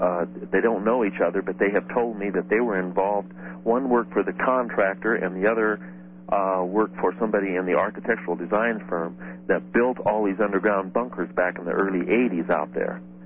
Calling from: Everett, Washington, United States; Everett, Washington.

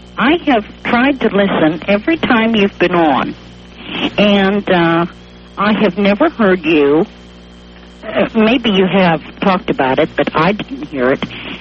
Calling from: Meadville, Pennsylvania, United States; I'm calling from Meadville, Pennsylvania.

